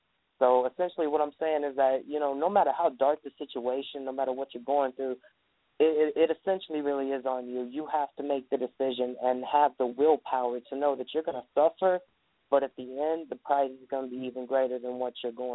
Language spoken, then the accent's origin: English; the South, United States; I'm from the South, so everybody in my family is very religious, so it was turned into a gospel song.